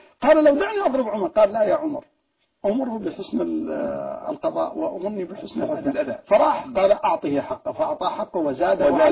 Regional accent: Syria; نحن عندنا في سوريا تنتهك حرمات الله سبحانه وتعالى في كل يوم

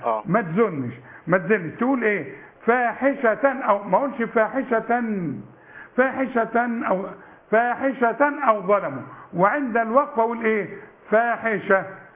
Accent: Sharqia Governorate, Egypt; ايوه كل حاجه في الحاله اقول انا من الشرقيه. انا مش هتبره منها.

